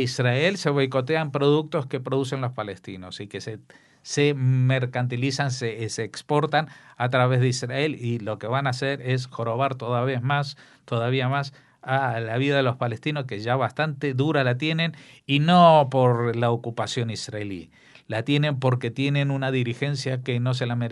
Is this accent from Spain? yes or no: no; Argentina; en mi tierra, en Argentina